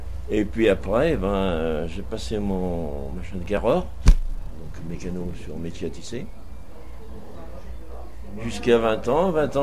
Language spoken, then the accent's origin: French; Rigny, France; also born or lived in Nau; Ah ben après, j'ai vécu à Rigny jusqu'à 8 ans, et après, je suis venu à Nau.